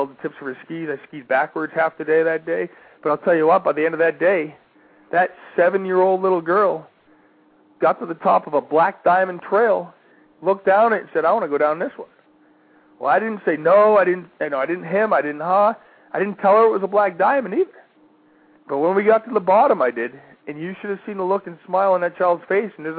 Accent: Massachusetts, United States; I grew up in Massachusetts, and all my family's from Vermont, so we had all the big Northeast ski mountains.

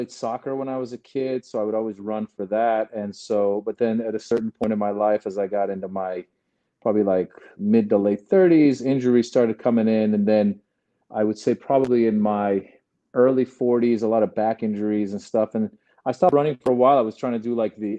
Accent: California, United States; So that's what we did. We came to America. I grew up in Northern California when I was a young kid, maybe around 10 years old or so.

